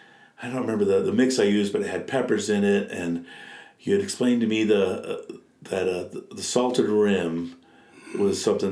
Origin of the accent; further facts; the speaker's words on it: England, United Kingdom; I'm from England. I was born in England, so the Scotch egg is my little twist and my little culture.